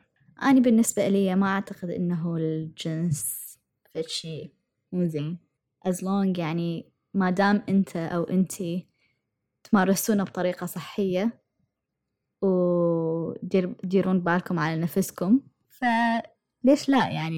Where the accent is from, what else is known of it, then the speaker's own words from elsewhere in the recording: United Arab Emirates; moved away as an adult; now in United States; أنا يعني معظم عمري تربيت بالدول العربية. أنا كبرت بالإمارات، ممكن بعضكم يعرفون هذا الشيء. أنا عشت بالإمارات يعني فترة طويلة من حياتي إلى أن تخرجت من الجامعة، وبعدين إجيت الأمريكا